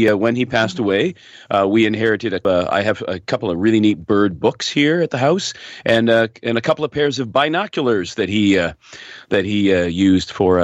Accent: Hamilton, Ontario, Canada; we're going to go directly to the city of Guelph, just north of Hamilton, my hometown.

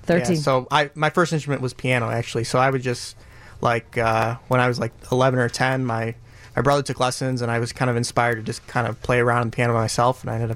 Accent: Wilmette, Illinois, United States; I'm from Wilmette, Illinois, yeah. If, so North Shore, yeah.

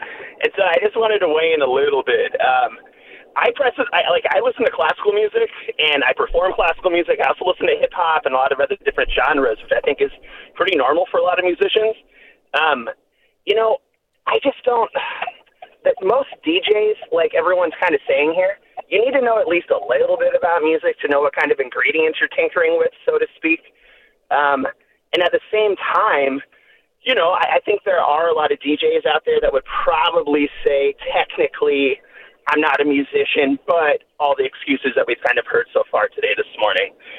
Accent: San Francisco, California, United States; I grew up in San Francisco in Park Merced near SF State

